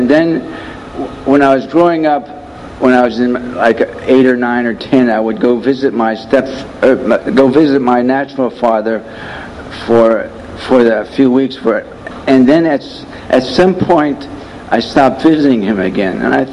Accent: Erie, Pennsylvania, United States; also born or lived in Corry, United States; But I was born in Cory, Pennsylvania a few years ago, and when I was an infant, my biological parents got divorced, and so I went with my mother, and she moved to Erie, Pennsylvania

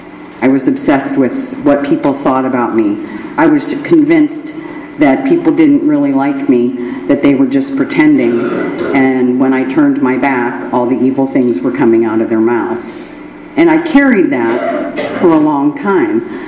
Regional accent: Girard, United States; I grew up in Girard, by the way.

